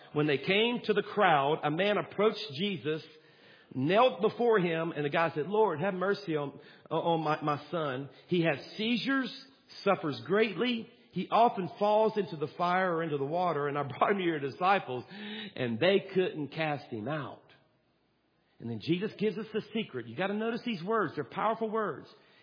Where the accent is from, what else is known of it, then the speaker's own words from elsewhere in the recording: Louisiana, United States; I'm from Louisiana, so I just took it outside.